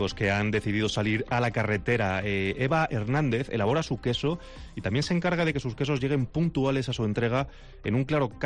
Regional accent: La Rioja, Spain; Te cuento todo lo que está pasando aquí en La Rioja. Entre estas cosas, te cuento que los riojanos encabezamos el consumo anual de pan por persona

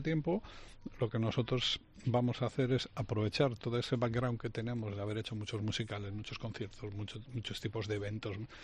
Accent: Bilbao, Basque Country, Spain; Pues tú imagínate que yo soy de Bilbao.

